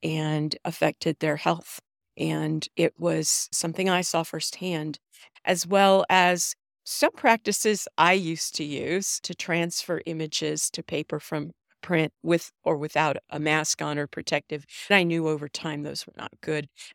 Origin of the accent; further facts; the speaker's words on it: Austin, Texas, United States; this one is from my hometown of Austin, Texas, Edwards Aquifer.